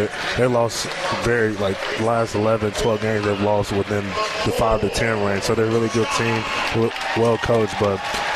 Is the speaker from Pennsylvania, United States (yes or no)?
no; Georgia, United States; You know, I'm from Georgia